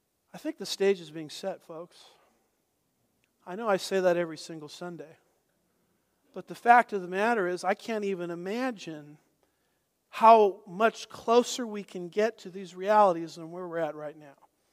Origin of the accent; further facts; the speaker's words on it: California, United States; I'm from Southern California. There's nothing that got my attention to God faster than an earthquake, which we had several of them.